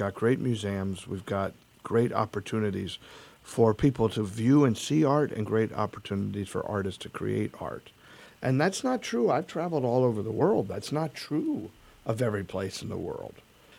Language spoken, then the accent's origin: English; Pennsylvania, United States; I love the Lehigh Valley, and growing up in the Lehigh Valley, it's hard to explain what it is about this place that makes it perfect